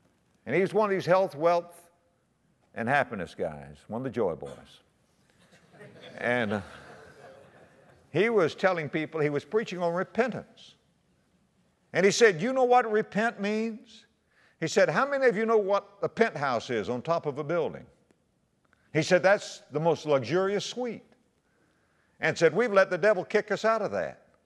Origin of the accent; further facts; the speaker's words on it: Florida, United States; I'm from South Florida, and my brother and I used to collect coconuts and sell them to what we call Yankees, snowbirds.